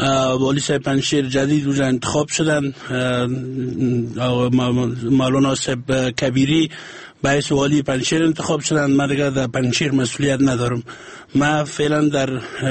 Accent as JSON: {"language": "Persian", "country": "Afghanistan", "said": "افتخار میکنیم ما از افغانستان هستیم و مردم افغانستان هستیم"}